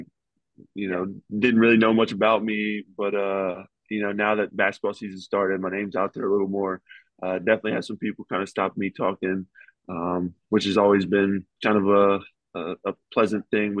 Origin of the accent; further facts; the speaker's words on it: West Virginia, United States; Like, no, I'm from West Virginia. If you're above 6'5", you're in the post, man.